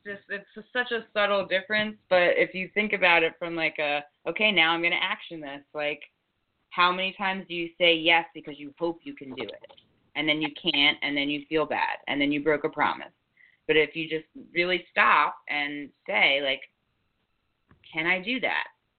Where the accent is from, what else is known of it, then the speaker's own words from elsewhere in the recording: New Jersey, United States; I connected with from New Jersey on that kickball field in Boulder than I did the whole time I was growing up in New Jersey.